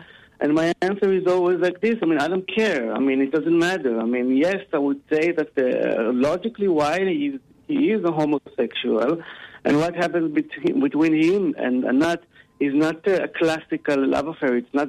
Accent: Ra'anana, Central District, Israel; English is a second language; I was born and raised in Israel in a little city called Ra'anana, which is a very white, clean, very machoistic, patriotic city.

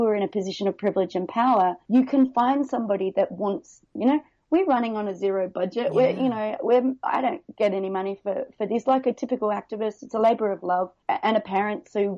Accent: Adelaide, South Australia, Australia; also born or lived in Hong Kong; I'm a Caucasian. I'm from Adelaide originally, but 14 years in Hong Kong.

